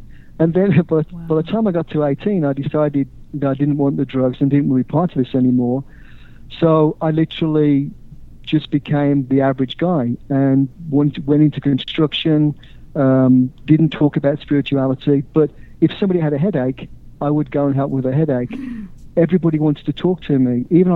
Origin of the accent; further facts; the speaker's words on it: West Midlands, United Kingdom; I was actually lived most of my life in the industrial cities of the Midlands, which is a bit like Detroit.